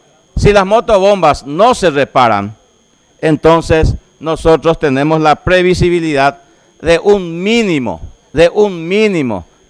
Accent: Concepción, Paraguay; me causa indignación como concepcionero y me causa vergüenza como paraguayo

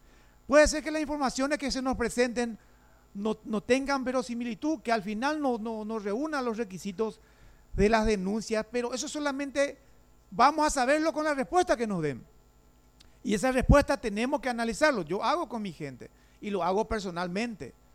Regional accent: Paraguay; Eso es lo que nos tiene que unir como paraguayos.

